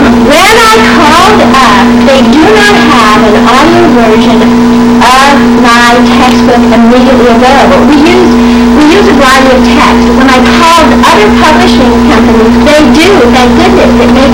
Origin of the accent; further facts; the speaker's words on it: Texas, United States; And being a Texan, the people in our school tried to say